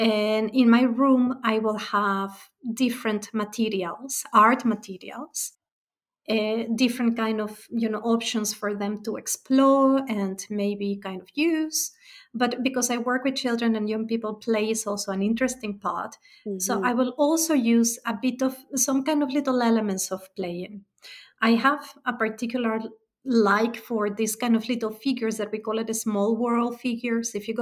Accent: Mexico; I am originally from Mexico.

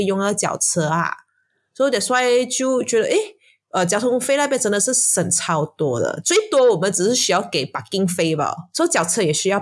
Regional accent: Malaysia; 他就听到我们的口音，他就认得我们是马来西亚人嘛

